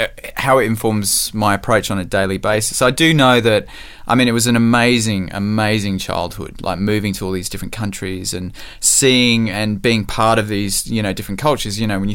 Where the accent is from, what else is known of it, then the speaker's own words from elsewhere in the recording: Seychelles; born there; So I was born in the Seychelles, which, funnily enough, I think it's quite famous as a destination, as a little island in the Indian Ocean.